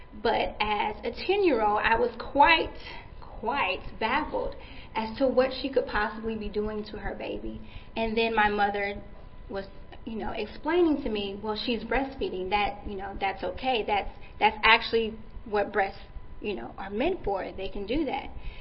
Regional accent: Baton Rouge, Louisiana, United States; I am a Louisiana native. I'm from Baton Rouge, and so I'm just so excited and thrilled that APHA was close to home. I live in Texas, but I'm still trying to make my way back here to Louisiana.

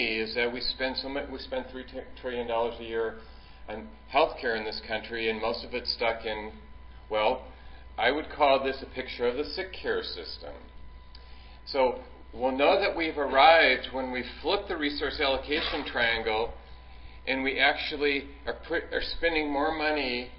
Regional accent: Seattle, Washington, United States; I'm from Seattle, so I do a lot of work in the West Coast

